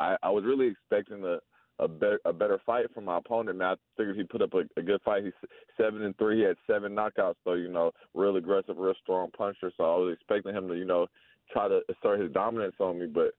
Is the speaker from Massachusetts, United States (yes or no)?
no; Atlanta, Georgia, United States; I rep the city. I'm from Atlanta, so that's just in my blood, man.